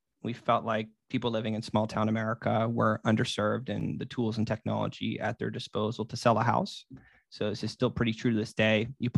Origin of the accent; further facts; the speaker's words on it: Marietta, Florida, United States; So we went down to Marietta, Florida, which is my hometown, and tried to survive the summer